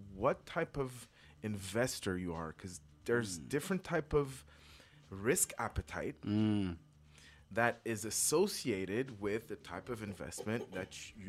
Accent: Montreal, Quebec, Canada; My parents were born in Haiti. I'm born and raised in Montreal North. First generation Quebecois

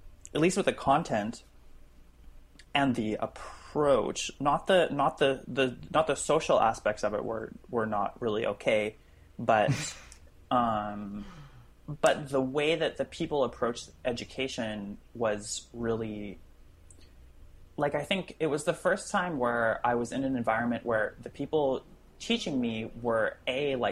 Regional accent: Saskatoon, Saskatchewan, Canada; I grew up in Saskatchewan, which is in Saskatoon

